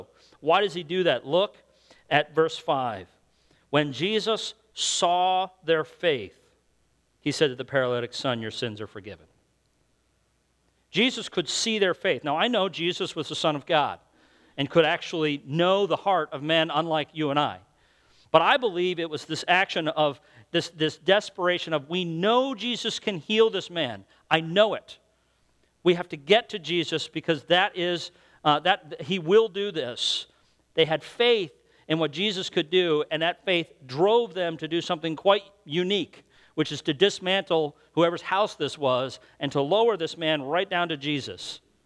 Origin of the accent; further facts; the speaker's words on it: New England, United States; I'm from New England. That doesn't happen out in New England.